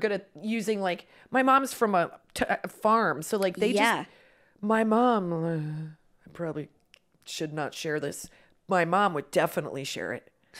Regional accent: Midwest, United States; We're very from the Midwest.

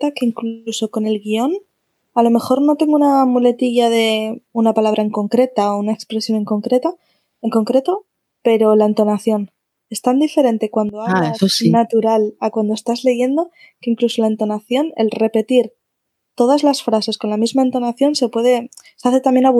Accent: Spain; él es mexicano, pero es de la misma zona de España de donde soy yo.

